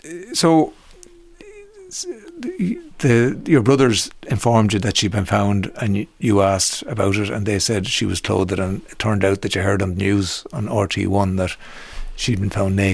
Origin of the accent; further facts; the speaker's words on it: Kildare, Ireland; Now, I'm from Kildare. I was 15 when all this was going on.